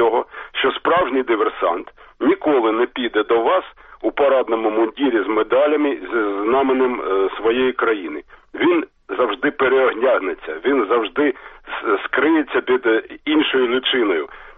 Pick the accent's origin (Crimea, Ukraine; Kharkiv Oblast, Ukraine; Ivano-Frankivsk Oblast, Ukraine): Kharkiv Oblast, Ukraine; Kharkiv; я з Харкова.